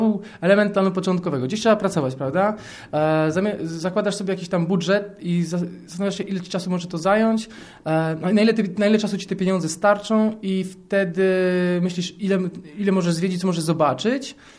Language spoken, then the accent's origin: Polish; Warsaw, Masovian Voivodeship, Poland; jestem z Warszawy.